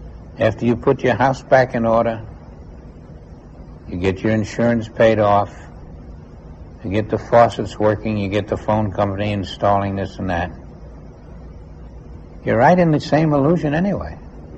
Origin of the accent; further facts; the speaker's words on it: Kauai, Hawaii, United States; And then in my hometown, in Kauai, the same thing.